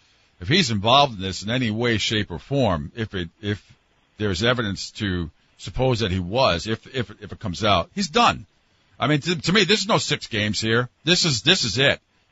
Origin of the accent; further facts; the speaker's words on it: New England, United States; he knows I'm from New England, so he's like, "Well, you haven't had to suffer."